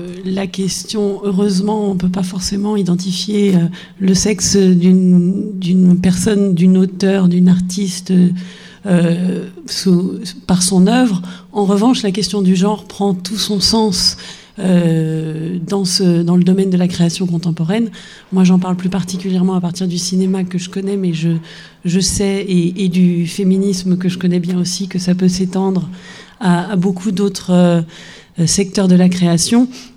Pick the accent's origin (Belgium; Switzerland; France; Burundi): France; Paris, Île-de-France; moi je viens de Paris où il se passe pas mal de choses